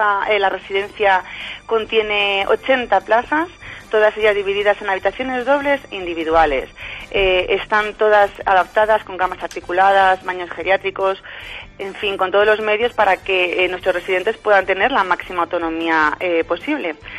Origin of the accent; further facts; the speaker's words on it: Segovia, Castile and León, Spain; Todos los que somos de Segovia en algún momento hemos oído hablar de la Residencia Madrid